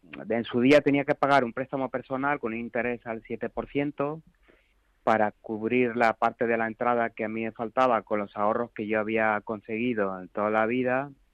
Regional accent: Badajoz, Extremadura, Spain; moved away as an adult; now in Madrid, Spain; yo soy de Badajoz y me fui a trabajar a Madrid a buscar la vida.

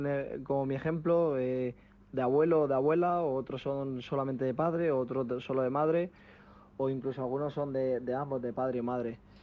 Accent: Spain; born there; mi padre y mi madre nacieron aquí, nacieron en España, yo también nací en España, pero mi abuelo de parte de madre, bueno, nació en Guinea Ecuatorial y conocían a mi abuela que es gallega

